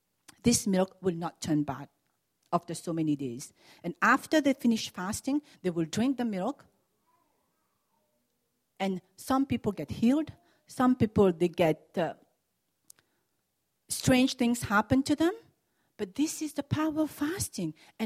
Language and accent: English; Mauritius; born there; I happen I was born in Mauritius